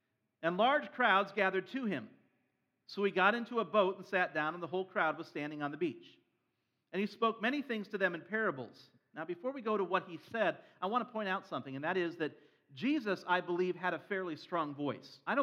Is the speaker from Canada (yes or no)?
no; Ohio, United States; Now, I grew up in Ohio, northern Ohio, and not really a farming area, but just south of us, there were, you know, farming areas.